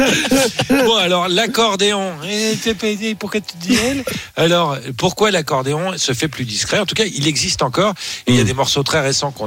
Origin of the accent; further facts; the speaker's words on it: Brittany, France; C'est moi en Bretagne, toute ma jeunesse, j'ai été élevé par des accordéons.